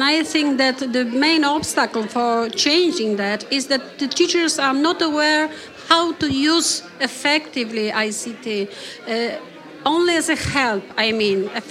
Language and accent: English; Krakow, Lesser Poland, Poland; I'm from Poland, Krakow.